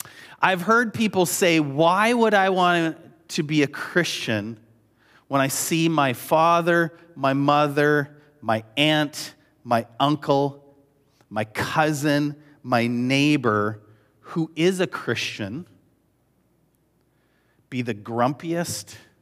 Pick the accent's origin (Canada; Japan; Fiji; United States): Canada; what's really stuck out to me is less about the fact that I'm Canadian, and I am Canadian.